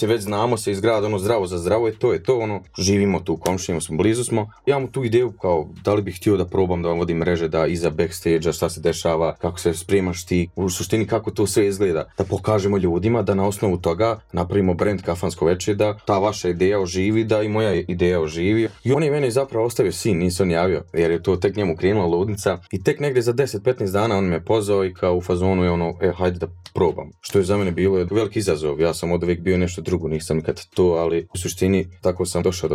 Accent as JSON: {"language": "Bosnian", "town": "Brčko", "region": "Brčko District", "country": "Bosnia & Herzegovina", "said": "Generalno ja sam tu iz Brčkog"}